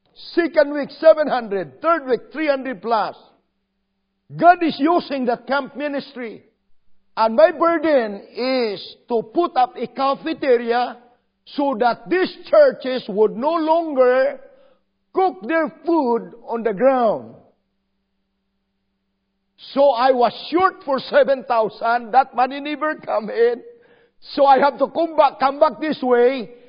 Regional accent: Philippines; I'm from the Philippines. I cannot stand with the snow.

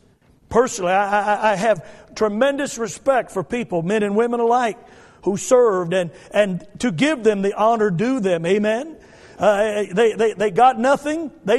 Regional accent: United States; Even though I love America and I identify myself as an American, there are a lot of negative and bad sides to our country.

